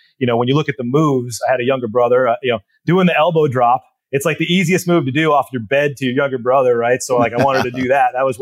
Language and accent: English; Massachusetts, United States; So I grew up in Massachusetts.